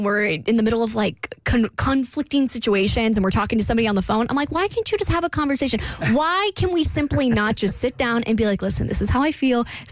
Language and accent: English; Jacksonville, Florida, United States; I know I don't live in Jax, but it's my hometown.